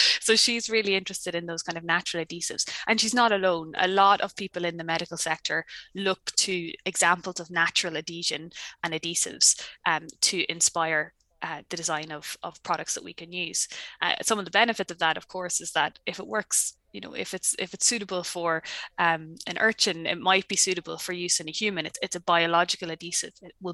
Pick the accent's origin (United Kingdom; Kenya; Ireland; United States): Ireland; now in New Zealand; I'm Irish. I moved to New Zealand at the end of 2016. My now husband is a Kiwi.